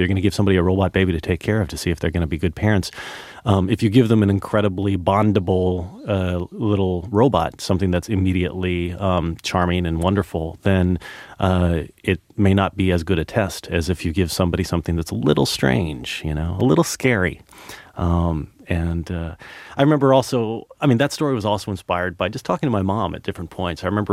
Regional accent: Dallas, Texas, United States; You know, I grew up in Dallas, Texas, and in middle school, all the kids in health class at a certain point had to carry around baskets

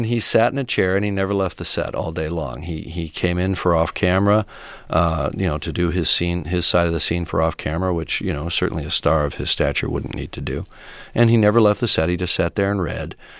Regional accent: Canada; now in United States; I'm Canadian. I can't vote

